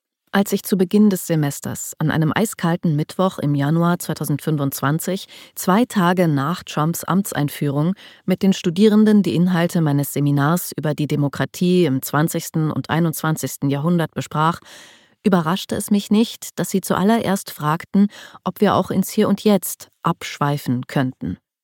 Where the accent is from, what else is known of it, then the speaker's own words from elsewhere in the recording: Germany; Ich bin in der DDR geboren und aufgewachsen. Ich habe den Mauerfall im November 1989 als 13-jähriges Mädchen miterlebt.